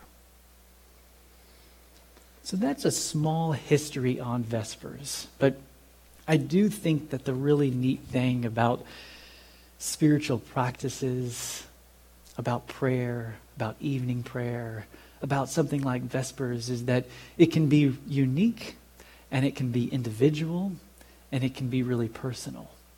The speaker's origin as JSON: {"language": "English", "town": "Nashville", "region": "Tennessee", "country": "United States", "tie": "born or raised there", "said": "I grew up here in Nashville. I grew up at St. Henry, a Catholic parish here in Nashville."}